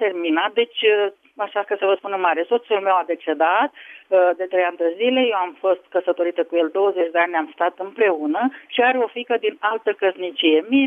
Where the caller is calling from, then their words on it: Bucharest, Romania; Da, sunt din București și eu am mai vorbit cu dumneavoastră.